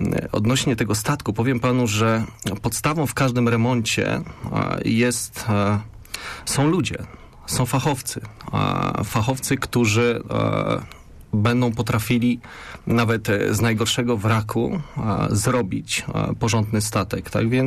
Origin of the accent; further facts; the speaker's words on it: Poznań, Greater Poland Voivodeship, Poland; Przede wszystkim jestem poznaniakiem. Z dziada, pradziada.